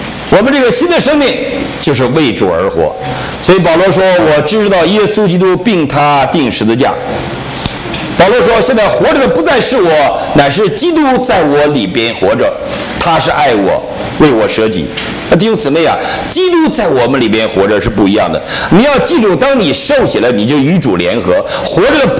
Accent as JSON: {"language": "Chinese", "region": "Northeast China", "country": "China", "said": "糠秕就是我们东北人呐，放枕头里炫那个东西"}